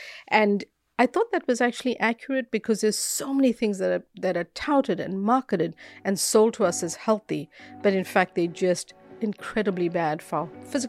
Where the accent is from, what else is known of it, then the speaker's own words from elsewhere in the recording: South Africa; moved away; I grew up in South Africa, so I moved here to study.